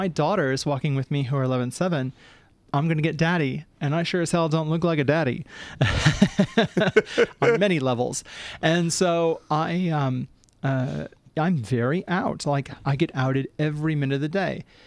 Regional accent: Melton, Victoria, Australia; My hometown is in Melton.

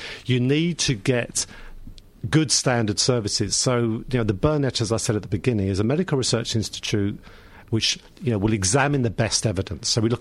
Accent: Ireland; now in Australia; and I'm very proud to be here and proud to be an Australian citizen, as I am now Irish and Australian.

